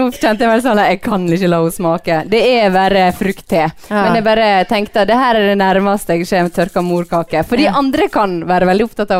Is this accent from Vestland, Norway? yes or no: yes; Førde, Vestland, Norway; I alle fall der jeg kommer fra, I Sunnfjord og Førde